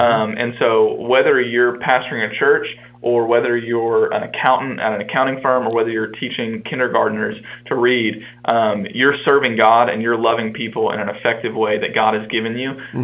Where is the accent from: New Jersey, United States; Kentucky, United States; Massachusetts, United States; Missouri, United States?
Kentucky, United States; Bowling Green; So I grew up in Bowling Green, Kentucky, and went to Western Kentucky University.